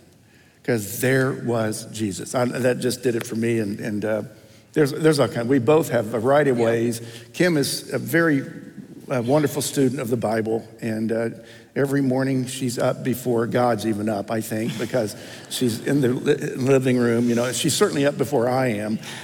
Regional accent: Tennessee, United States; also born or lived in Ohio; And I grew up in Tennessee and then Ohio, and then have been out here, of course, now for all these years.

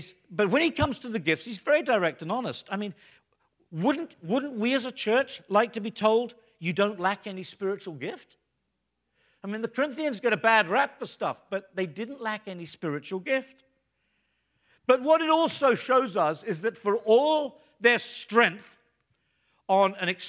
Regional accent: United Kingdom; You know, well, we don't express ourselves that kind of way. We're British.

